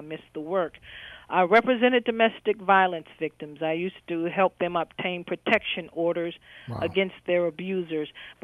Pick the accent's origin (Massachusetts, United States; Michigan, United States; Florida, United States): Florida, United States; Miami; I'm born and raised in Liberty City. I'm a product of the community. And I'm still in the community working hard for the community.